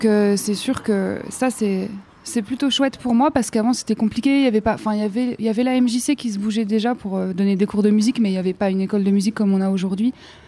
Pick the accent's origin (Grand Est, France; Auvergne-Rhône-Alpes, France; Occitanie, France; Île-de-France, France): Auvergne-Rhône-Alpes, France; Chamonix; Oui, je suis originaire d'ici. Enfin, j'ai grandi au Bosson, entre les Bossons et les Ouches, à Tacona. Et je me sens très chanceuse d'être originaire d'ici